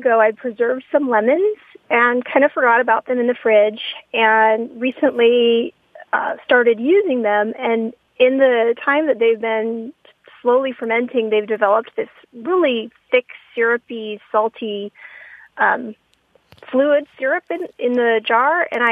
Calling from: Austin, Texas, United States; Hi, I'm in Austin, Texas.

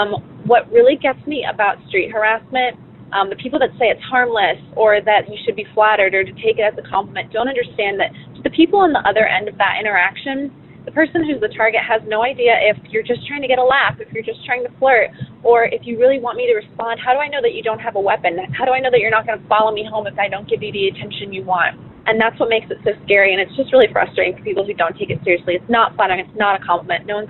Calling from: Arlington, United States; I'm calling from Arlington.

